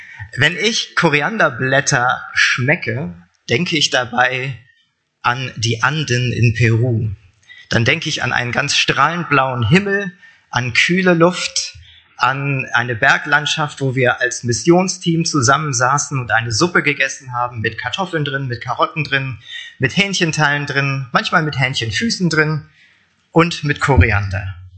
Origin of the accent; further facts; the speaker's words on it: Falkensee, Brandenburg, Germany; der Rest meiner Familie, meine Frau und meine zwei Jungs sind in meiner Heimatstadt Falkensee